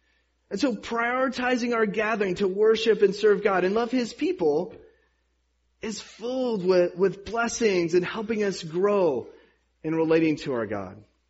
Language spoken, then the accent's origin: English; the South, United States; Because growing up in the South, if there's a snowflake in the air, people are way too afraid to come to church.